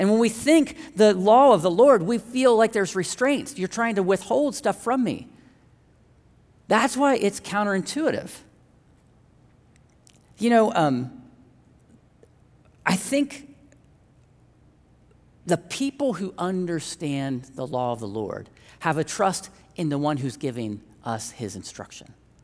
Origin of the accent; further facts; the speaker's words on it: Columbus, Ohio, United States; But I'm the youngest of six, very big family. She's an only child. I grew up in Columbus, very big place.